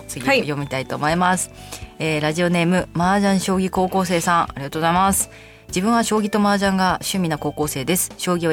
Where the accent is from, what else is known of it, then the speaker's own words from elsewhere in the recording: Katagami, Akita, Japan; 私の地元が片上市ってとこなんですけど